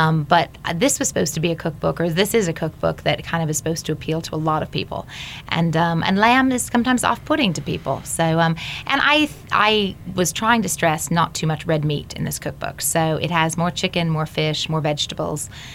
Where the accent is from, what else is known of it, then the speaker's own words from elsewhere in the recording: California, United States; also born or lived in Pennsylvania, United States / Minnesota, United States / Chicago, United States; I was born in California.